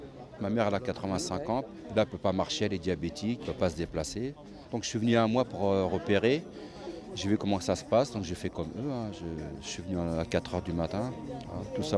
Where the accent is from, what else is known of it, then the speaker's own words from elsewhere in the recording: Blanc-Mesnil, Île-de-France, France; born there; Moi, nous, on est tous nés en France. Moi, j'ai resté français, je suis né à Blanménil à côté.